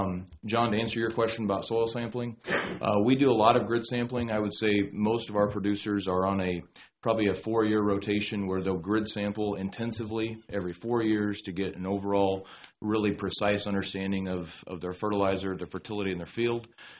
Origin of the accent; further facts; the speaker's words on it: Springfield, United States; I also farm some myself south of Springfield. I'm originally from Springfield and farm several farms in the proposed Phase 2 area.